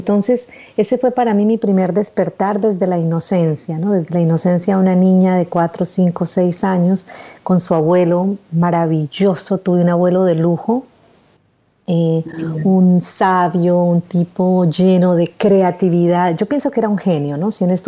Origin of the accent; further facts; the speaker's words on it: Amazonas, Colombia; born there; Yo nací primero en una tierra en la que es muy fácil estar despierto. Yo nací en el Amazonas, en Colombia, rodeada de selva, de ríos, de canto de pájaros, de serpientes, de arañas, de sapos.